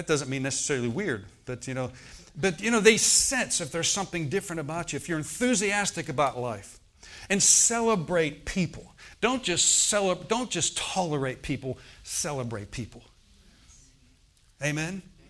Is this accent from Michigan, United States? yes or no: no; Baldwin-Whitehall, Pennsylvania, United States; I grew up in the Baldwin-Whitehall area, okay. And if you cross over Brownsville Road and Route 51, there's a sign there that says Uniontown, 50 miles, okay.